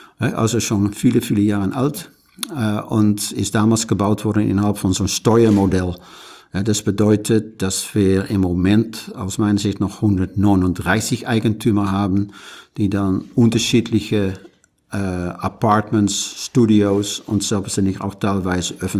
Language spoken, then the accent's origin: German; Netherlands; German is a second language; now in Germany; Du hörst es vielleicht auch, mein Dialekt. Bin mal Niederländer, schon seit vielen Jahren.